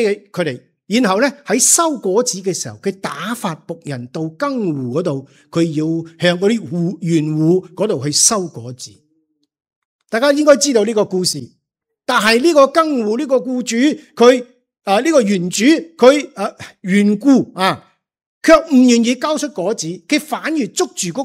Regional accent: Gaozhou, Guangdong, China; 人家会问你从哪里来的、我在广东高州

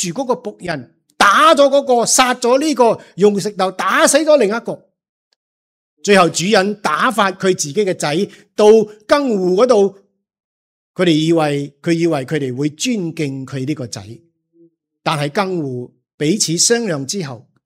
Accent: Gaozhou, Guangdong, China; 人家会问你从哪里来的、我在广东高州

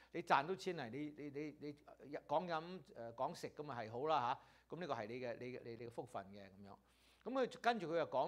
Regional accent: China; 所以所羅門都同意我哋中國人嘅睇法㗎，咁或者我哋中國人同意所羅門乜都好啦，係咁樣。

